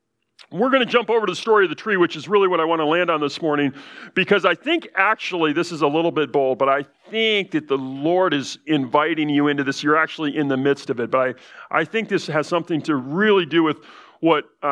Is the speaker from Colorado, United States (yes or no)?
yes; Colorado, United States; I grew up in Colorado.